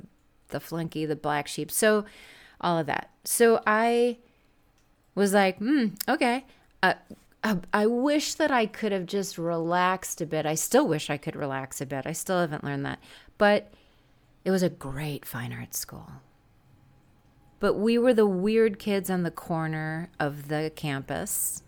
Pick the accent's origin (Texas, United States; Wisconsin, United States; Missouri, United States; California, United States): Wisconsin, United States; growing up in Wisconsin was amazing, and I love it there so much.